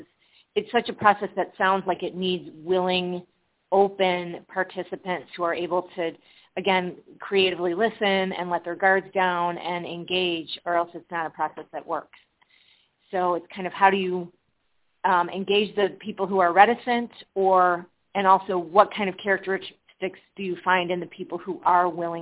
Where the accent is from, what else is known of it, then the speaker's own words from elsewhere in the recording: Chicago, Illinois, United States; I'm from Chicago.